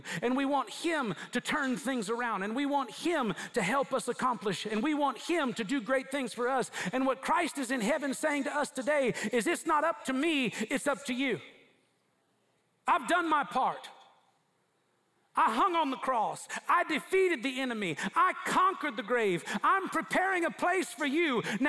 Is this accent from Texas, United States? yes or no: yes; San Antonio, Texas, United States; You know, growing up in San Antonio, my mom is Mexicana. Soy Mexicano.